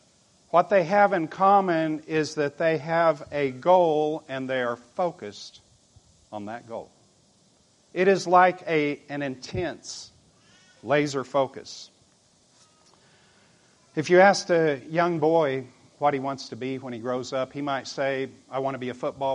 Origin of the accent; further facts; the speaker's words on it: Tulsa, Oklahoma, United States; I stopped by my hometown of Tulsa, Oklahoma.